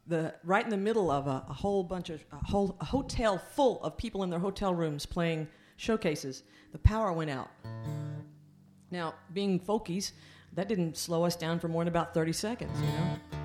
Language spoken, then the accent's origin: English; Oklahoma, United States; I was born and raised in Oklahoma. Spent the summers with my grandmother. And we slept with the windows open because she had no air conditioning.